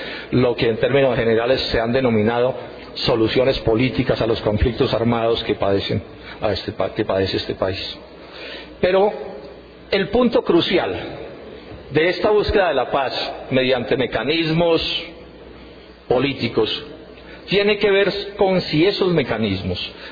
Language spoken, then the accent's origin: Spanish; Colombia; en general somos partidarios los colombianos de las soluciones políticas a los conflictos armados que hay en este país.